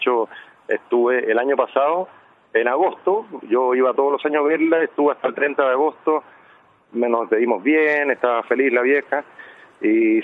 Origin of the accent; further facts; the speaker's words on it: Cuba; accent: Cuban; por una cosa también del idioma, me costaba mucho, porque hablaba mucho como cubano.